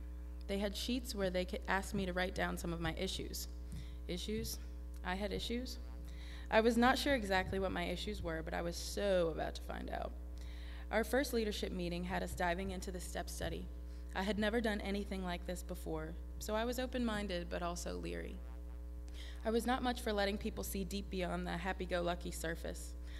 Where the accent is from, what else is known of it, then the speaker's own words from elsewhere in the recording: Nutter Fort, West Virginia, United States; My younger brother and I grew up in Nutter Fort, West Virginia. We were raised in the church